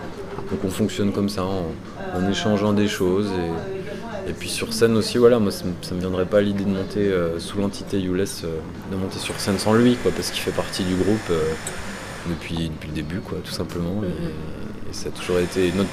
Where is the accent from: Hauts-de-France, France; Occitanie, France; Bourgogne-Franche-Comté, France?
Bourgogne-Franche-Comté, France; Lure; now in Besançon, France; On est de Lure.